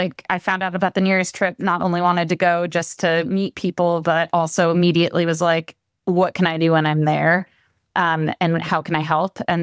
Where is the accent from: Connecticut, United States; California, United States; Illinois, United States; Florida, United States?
Connecticut, United States; I'm not from New York. So the misnomer of being called a New Yorker is kind of like a little dig for people from Connecticut.